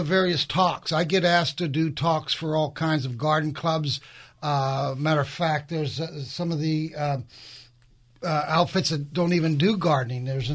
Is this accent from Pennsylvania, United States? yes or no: yes; Pennsylvania, United States; also born or lived in South Florida; I'm from Pennsylvania, went to Penn State, familiar with the winters.